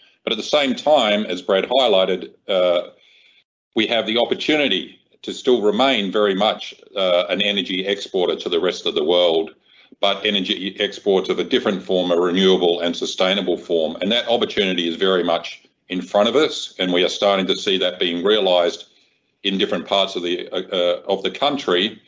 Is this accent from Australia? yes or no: yes; South Australia, Australia; my home state of South Australia